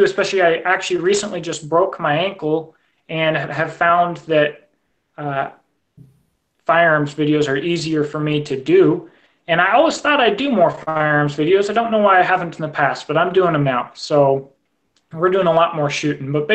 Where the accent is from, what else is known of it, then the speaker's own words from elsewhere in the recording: Washington, United States; now in Kentucky, United States; Yeah, I'm in Kentucky now, but I'm not from Kentucky.